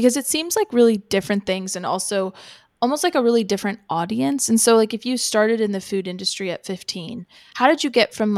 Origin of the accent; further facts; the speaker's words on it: Lincoln, Nebraska, United States; my favorite bakery in the entire world, Goldenrod Pastries, located in my hometown of Lincoln, Nebraska.